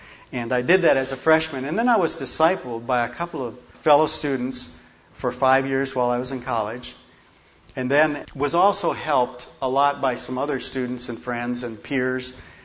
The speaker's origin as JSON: {"language": "English", "region": "Minnesota", "country": "United States", "tie": "born or raised there", "said": "I grew up in South Central Minnesota in a small town, and I believed in God growing up."}